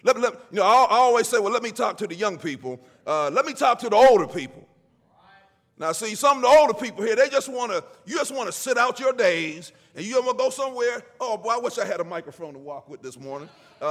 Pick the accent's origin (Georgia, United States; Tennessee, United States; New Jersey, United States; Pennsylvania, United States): Pennsylvania, United States; Braddock; God looked at … saw a knucklehead growing up in Braddock, not concerned about the things of God, only concerned about himself.